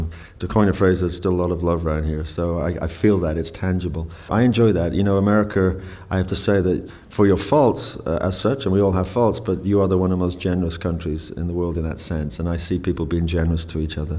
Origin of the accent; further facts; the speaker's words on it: Cardiff, Wales, United Kingdom; It's called … But the song fooled me because I thought I'd written it was about my hometown